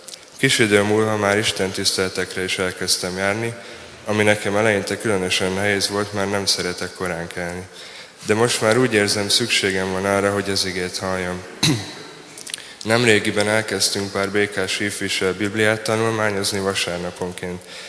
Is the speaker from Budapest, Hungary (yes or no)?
yes; Budapest, Hungary; born there; Budapesten születtem 85. február 16-án. Szüleim római katolikusnak kereszteltek, de nem gyakorolták a vallást. 95-ben költöztünk Békásmegyerre édesanyámmal, szüleim válását követően.